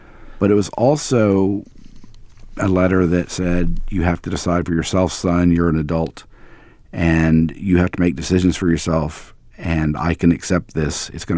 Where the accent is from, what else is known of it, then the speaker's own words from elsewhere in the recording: Memphis, Tennessee, United States; born there; Since I was born in Memphis and had done the name change there, it was easy for me to do there.